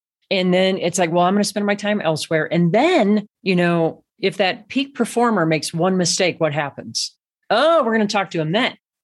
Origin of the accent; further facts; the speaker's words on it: Missouri, United States; But I grew up in Missouri. I loved the Kansas City Royals.